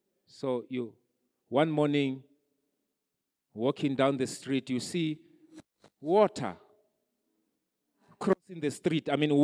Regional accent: Limpopo, South Africa; You know, I remember growing up, you know, I come from Limpopo.

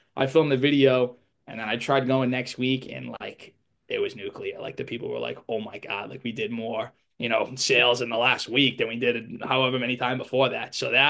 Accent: Boston, Massachusetts, United States; Irish Italian kid growing up in Boston, like, food has always just been a big thing. I was the fat kid growing up.

